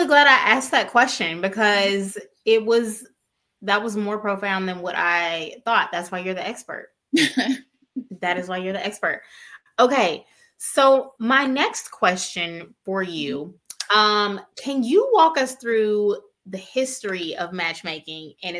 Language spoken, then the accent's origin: English; Mobile, Alabama, United States; I'm from Mobile, Alabama. I don't know. I'm not familiar with an arranged marriage, not in my culture anyway.